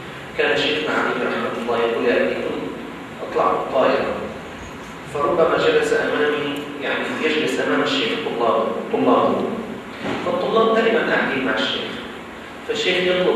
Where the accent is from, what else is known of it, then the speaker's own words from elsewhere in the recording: Damascus, Damascus Governorate, Syria; بنت مشفى كبير في جمعية عندنا في الشام اسمها جمعية موجودة في سوريا طبعا اسمها جمعية السلم